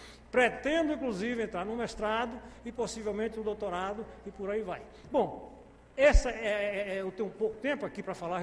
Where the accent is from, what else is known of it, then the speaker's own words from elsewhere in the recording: Itambé, Bahia, Brazil; now in Vitória da Conquista, Brazil; eu mesmo que vim da cidade de Itambé, né? Vizinho, já moro em Conquista há quase 50 anos, mas eu no início eu morava lá e estudava aqui e voltava.